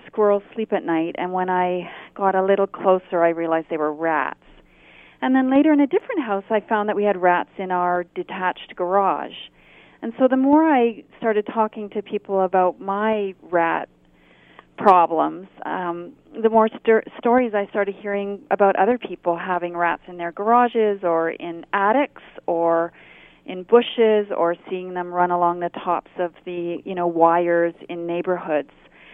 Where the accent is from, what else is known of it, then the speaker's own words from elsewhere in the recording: Toronto, Ontario, Canada; now in Seattle, United States; And I'm actually from Toronto, which is a really large, sprawling urban city.